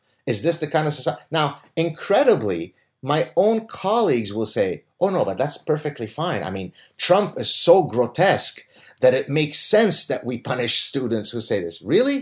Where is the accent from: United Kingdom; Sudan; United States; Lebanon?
Lebanon; moved away; I'm protected because I come from the Middle East. Therefore, what ends up happening is people have a harder time to accuse me of white supremacy and all this kind of stuff, even though they sometimes try to, because I'm the war refugee from Lebanon, right?